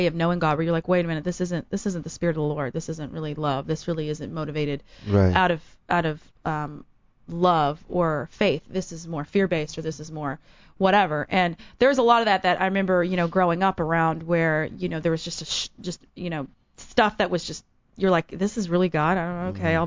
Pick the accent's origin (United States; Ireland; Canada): United States; Bible Belt; I grew up in the Bible Belt, right, and I didn't really grow up totally going to church